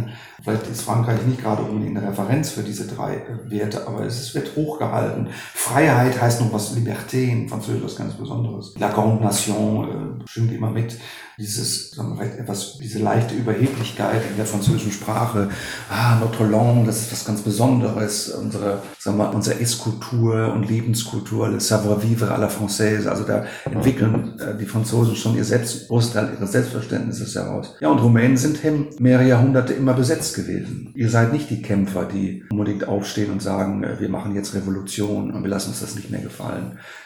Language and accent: German; Germany; Deswegen sind wir Deutsche ja auch immer so engagiert, zusammenzuarbeiten, lasst uns das Thema friedlich lösen